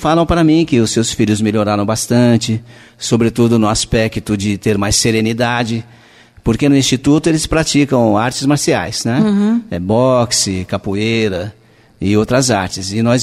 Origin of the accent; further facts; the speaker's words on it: São Paulo, Brazil; now in Paquetá, Brazil; Então, eu sou de São Paulo, né?